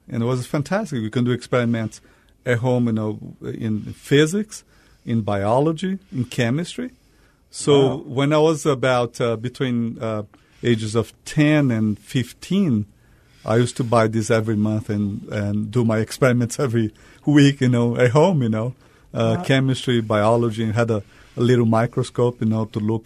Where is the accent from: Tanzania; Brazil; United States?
Brazil; Northeast Brazil; English is a second language; Well, I was born in Northeast Brazil, and so in Northeast Brazil